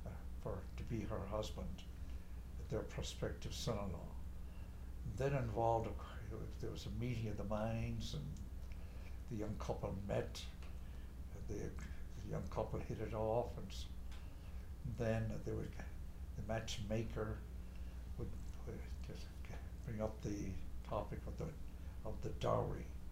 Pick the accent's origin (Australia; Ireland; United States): Ireland; matchmaking was quite an activity in their time and in my time growing up in Ireland